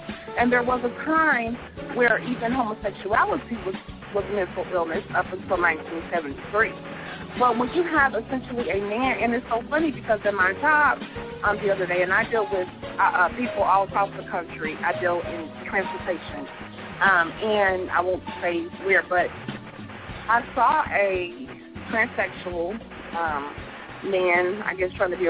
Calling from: Kansas City, Missouri, United States; Hey, I'm calling from Kansas City, Missouri.

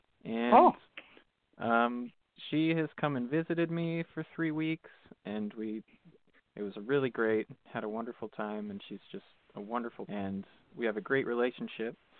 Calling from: Wisconsin, United States; I'm calling from Wisconsin.

